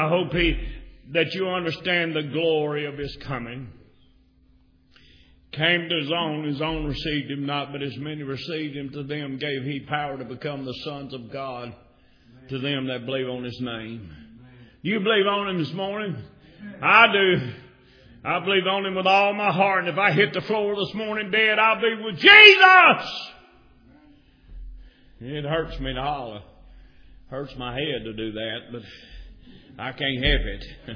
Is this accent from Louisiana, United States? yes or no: yes; Louisiana, United States; I'm a Cajun.